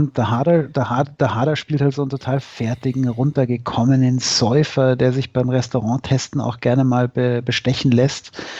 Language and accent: German; Munich, Bavaria, Germany; Also ich bin ja Münchner, gell?